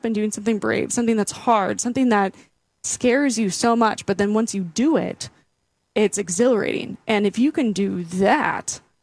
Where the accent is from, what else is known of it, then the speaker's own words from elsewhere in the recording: Stevens Point, Wisconsin, United States; especially as a youth growing up in Stevens Point, Wisconsin, is where I grew up.